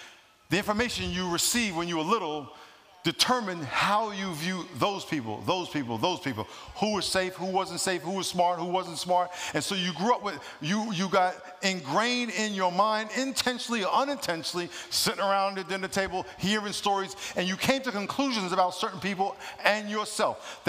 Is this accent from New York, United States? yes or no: yes; New York, United States; moved away as an adult; also born or lived in California; I grew up in New York, and when I got drafted to California, and then after I retired, I was working at a church